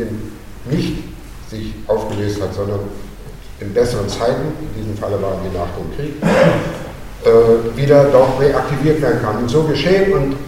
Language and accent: German; Brandenburg an der Havel, Brandenburg, Germany; ich komme aus Brandenburg an der Havel.